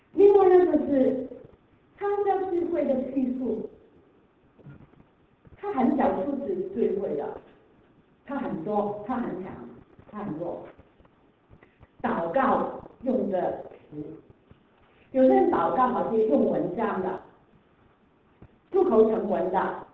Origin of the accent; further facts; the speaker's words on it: China; 我们不是犹太人，对不对？我们是中国人，我们是基督徒。